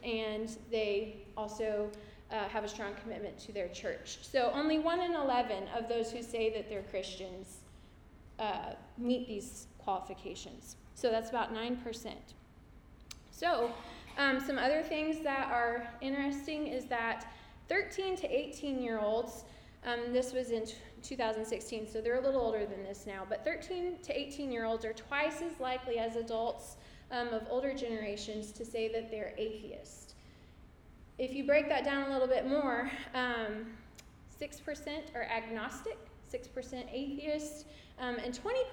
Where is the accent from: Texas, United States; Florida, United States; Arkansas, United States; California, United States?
Arkansas, United States; Fayetteville; But something that I do want to share with you is that I grew up in Fayetteville, and I went to the University of Arkansas as a student.